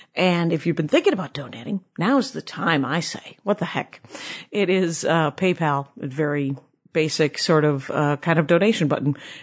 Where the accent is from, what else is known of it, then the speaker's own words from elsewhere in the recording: Midwest, United States; I'm from the Midwest, so we went to like Six Flags.